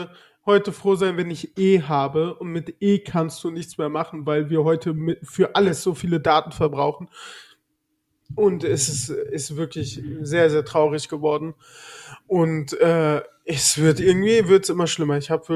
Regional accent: North Rhine-Westphalia, Germany; ich bin heute von Unna zurück in meine Heimat gefahren, im Sauerland

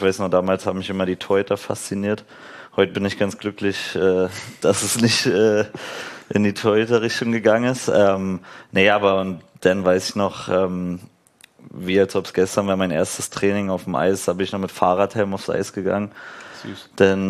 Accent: Brandenburg, Germany; also born or lived in Berlin; Ich bin in Berlin geboren, aber dann sind wir relativ früh schon nach Brandenburg gezogen. Mhm. Also es war so ein bisschen nördlich von Berlin. Und ja, dann bin ich da meine Kindheit eigentlich in Brandenburg aufgewachsen

